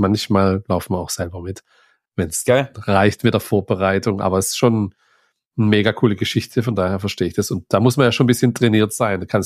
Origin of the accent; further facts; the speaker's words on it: Neuenstadt, Baden-Württemberg, Germany; Bei uns in Neuenstadt, da komme ich ja her